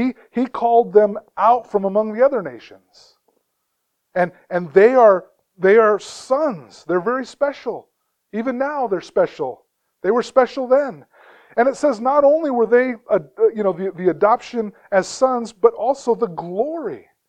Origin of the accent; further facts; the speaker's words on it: United States; And I'm glad I'm an American.